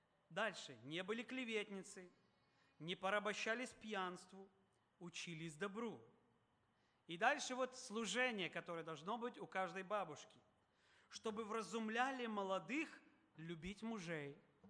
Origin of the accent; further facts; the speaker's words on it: Moldova; я вырос в Молдове, но в украинском селе.